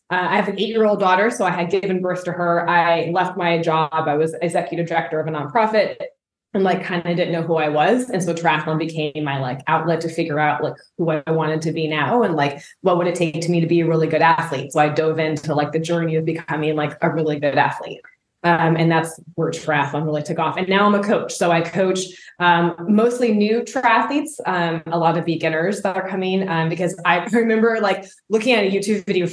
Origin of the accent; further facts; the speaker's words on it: Phoenix, Arizona, United States; So I would run trails. I grew up in Phoenix.